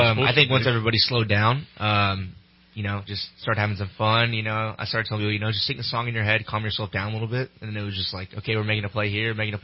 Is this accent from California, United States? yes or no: yes; California, United States; I'm from Central Valley.